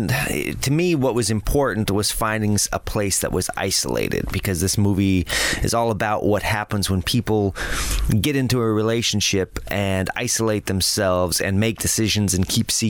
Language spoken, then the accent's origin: English; Lakewood, Colorado, United States; Lakewood, Colorado.